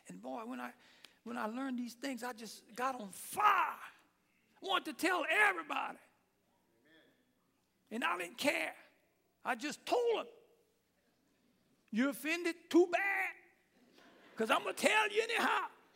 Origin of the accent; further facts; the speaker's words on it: Lafayette, Louisiana, United States; I come from Lafayette, Louisiana. We are a culture of people. If you don't understand me too well, it's because I'm speaking in tongues.